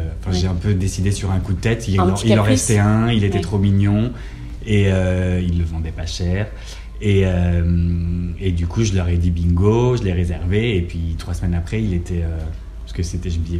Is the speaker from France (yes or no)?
yes; Paris, Île-de-France, France; born there; J'habite à Paris, je suis né à Paris dans une meute de 5 frères et sœurs.